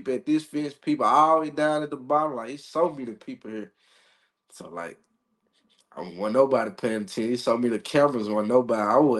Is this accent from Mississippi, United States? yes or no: yes; Philadelphia, Mississippi, United States; I'm from Philadelphia, Mississippi. I went to Neshoba Central High School.